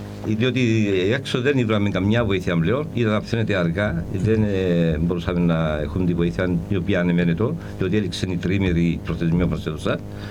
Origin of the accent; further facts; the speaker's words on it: Kaimakli, Nicosia District, Cyprus; Είμαι Καϊμακλιώτης